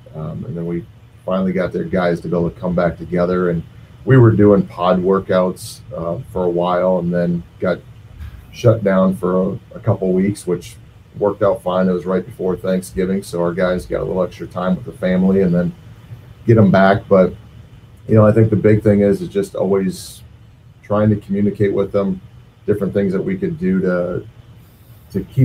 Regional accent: Wisconsin, United States; It's growing up in Southwest Wisconsin, you've got to be. Growing up in Wisconsin, you've got to be a deer hunter.

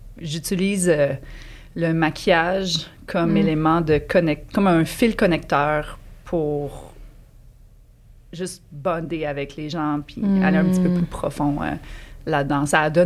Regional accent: Quebec, Canada; j'ai 35 ans. Je suis cancer, ascendant Lion. j'ai grandi sur la Rive-Sud, fait que je suis une fille de la Rive-Sud de Montréal.

